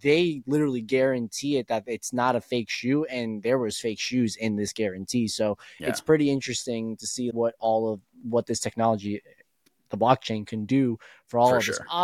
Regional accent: Colombia; I've gone to Colombia, right? I'm originally from Colombia

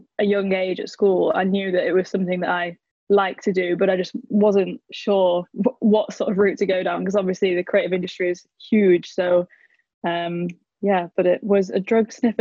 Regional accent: Altrincham, North West England, United Kingdom; So I've lived in a town called Altrincham, which is just outside of Manchester, in the UK, and. Yeah, I've lived here all my life

